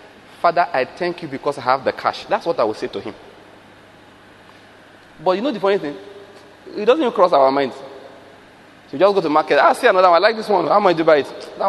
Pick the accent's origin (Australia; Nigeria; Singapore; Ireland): Nigeria; I'm from Nigeria. This is my first time in the United States.